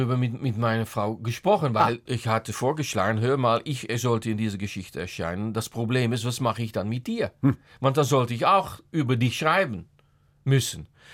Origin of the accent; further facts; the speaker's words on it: Netherlands; German is a second language; weil als Holländer haben wir auch da natürlich unsere Fahrräder.